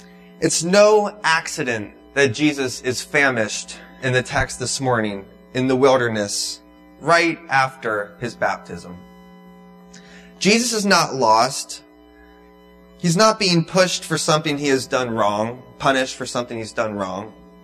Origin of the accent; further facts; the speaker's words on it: Lancaster, Pennsylvania, United States; I'm from Lancaster.